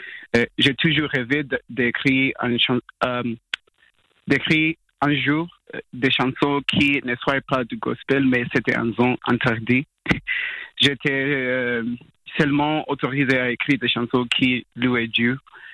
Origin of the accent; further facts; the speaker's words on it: Zimbabwe; French is a second language; now in Fribourg, Switzerland; je suis un chanteur et compositeur de 23 ans, actuellement basé à Fribourg. À l'origine, je viens du Zimbabwe